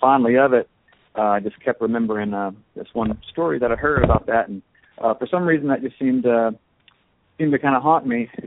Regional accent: Louisiana, United States; I'm from Louisiana and I write primarily about Louisiana

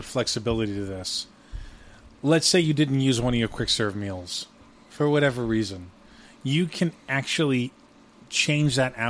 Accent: New York, United States; I mean, I don't know if we would think it was chilly because, you know, we're from New York.

